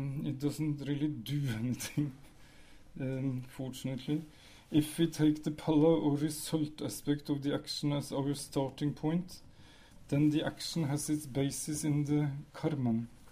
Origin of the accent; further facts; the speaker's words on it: Norway; first language Norwegian; English is a second language; In my mother tongue, Norwegian, intransitive verbs can take passive voice provided an agent is implied.